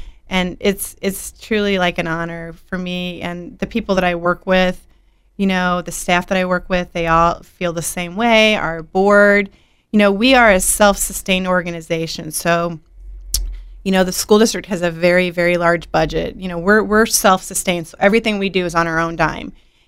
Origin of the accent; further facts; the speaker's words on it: Peoria, Illinois, United States; I grew up in Peoria Public Schools